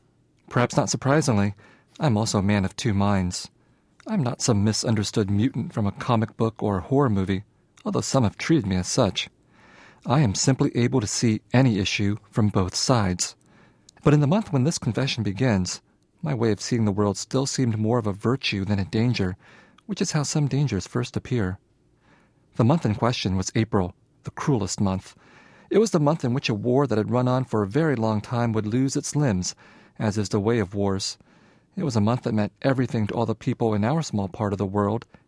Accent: California, United States; When I was growing up in California during the 1980s, I read a lot of books and watched a lot of movies about the Vietnam War, and almost all of those were told from the American point of view.

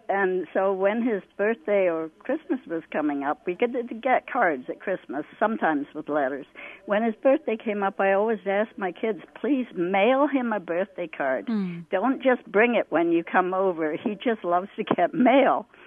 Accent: England, United Kingdom; I wonder if part of letter writing goes with being English, because I am always also English, and I grew up writing letters to everybody

